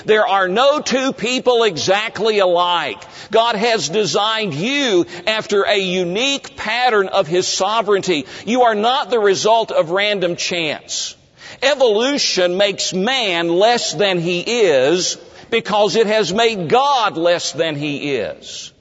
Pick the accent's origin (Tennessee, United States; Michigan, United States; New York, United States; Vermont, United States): Tennessee, United States; I remember growing up in East Tennessee in a public high school.